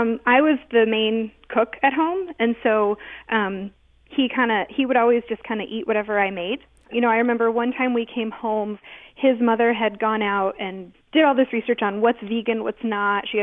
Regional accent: Brooklyn, New York, United States; So I grew up in Brooklyn, New York.

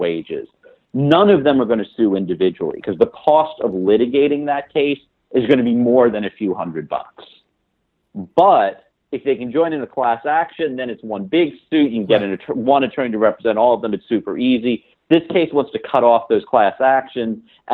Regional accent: the South, United States; And I am from the South. Like, barbecue is something we take seriously down there.

